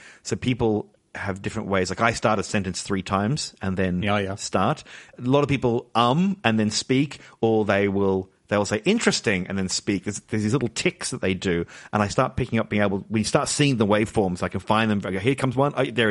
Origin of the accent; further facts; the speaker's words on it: Australia; oh no, I'm Australian. We barely speak one.